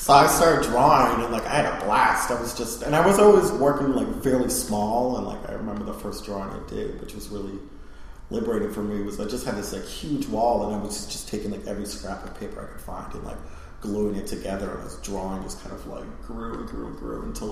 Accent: New Hampshire, United States; growing up in New Hampshire, there's more trees than people.

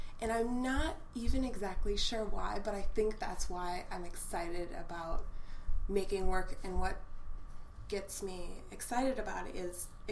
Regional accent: Franklin Township, Wisconsin, United States; Sure. Yeah, I grew up in Franklin Township, Wisconsin

